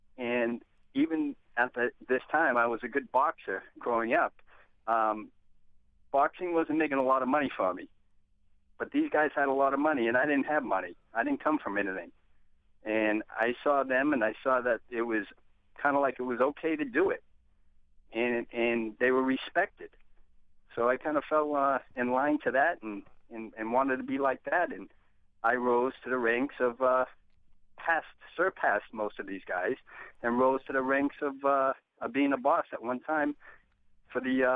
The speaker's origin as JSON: {"language": "English", "town": "Boston", "region": "Massachusetts", "country": "United States", "tie": "born or raised there", "said": "as a young kid growing up in the projects and growing up in South Boston, I got involved in criminal activities."}